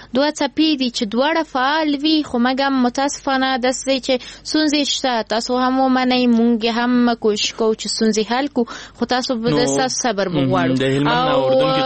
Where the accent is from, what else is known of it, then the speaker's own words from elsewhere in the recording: Afghanistan; زه بیا ورته وایم زه د افغانستان یم.